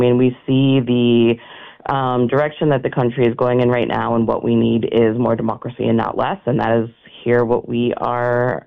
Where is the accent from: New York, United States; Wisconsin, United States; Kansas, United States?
Wisconsin, United States; now in Texas, United States; I'm from Wisconsin. I lived here for most of my life and went to school here, but I live in Texas now.